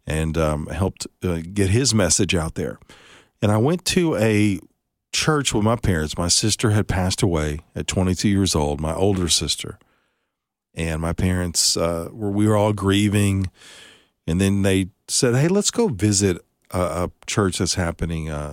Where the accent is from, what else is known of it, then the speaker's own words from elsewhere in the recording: California, United States; also born or lived in Dallas / Alabama; I was born in Dallas. We moved to California, so kind of all over.